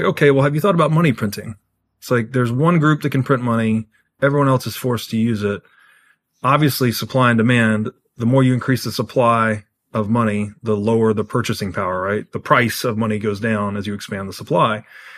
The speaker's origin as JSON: {"language": "English", "region": "Tennessee", "country": "United States", "tie": "born or raised there", "said": "So I grew up in Tennessee. If I, most of my buddies in Tennessee"}